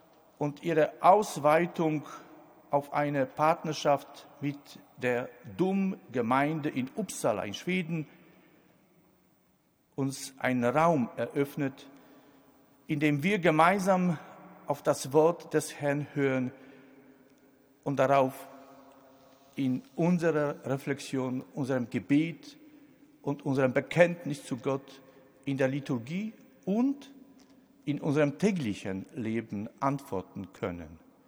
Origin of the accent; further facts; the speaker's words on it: Poland; ob ich Angst vor einem wiedervereinigten Deutschland hätte, als Pole.